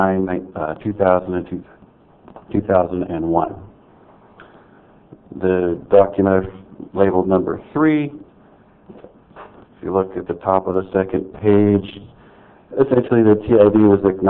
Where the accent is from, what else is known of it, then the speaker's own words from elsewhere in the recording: LaGrange, United States; from LaGrange.